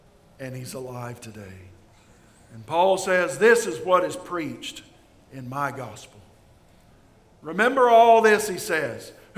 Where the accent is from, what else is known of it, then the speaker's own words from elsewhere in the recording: Ireland; So Irish knew this. I'm Irish.